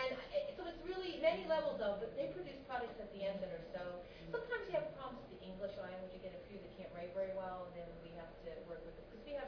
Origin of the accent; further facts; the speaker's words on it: Philadelphia, Pennsylvania, United States; Yeah. I'm from Philadelphia.